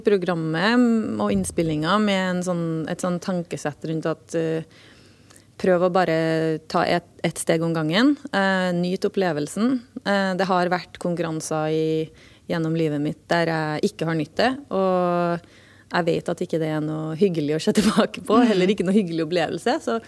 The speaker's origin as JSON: {"language": "Norwegian", "town": "Trondheim", "region": "Trøndelag", "country": "Norway", "said": "som jeg ikke kunne ha lært hvis jeg hadde vært hjemme I Trondheim."}